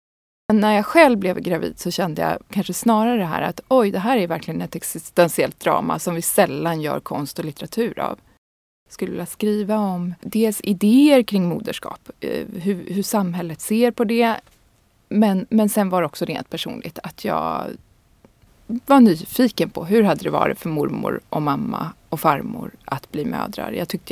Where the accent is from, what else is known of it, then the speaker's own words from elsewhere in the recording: Sundsvall, Västernorrland County, Sweden; det började ju nog här i Sundsvall, där jag är uppvuxen